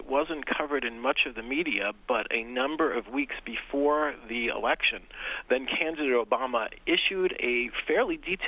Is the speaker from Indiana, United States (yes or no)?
no; New York, United States; You know, one analogy I make is I, as a New Yorker